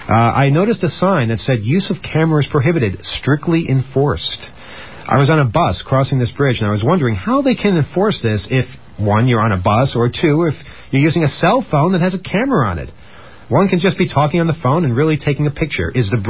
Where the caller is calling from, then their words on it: Arlington, Virginia, United States; Maybe because I'm calling from Virginia and I'm using long distance.